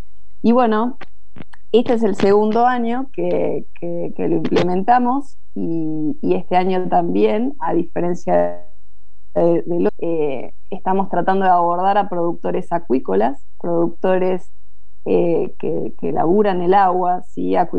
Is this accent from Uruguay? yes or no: no; Trevelin, Chubut, Argentina; soy de Patagonia, Trevelin. A veces sí, sí, tengo muy mala conexión. La verdad que los patagones sufrimos un poco esa parte.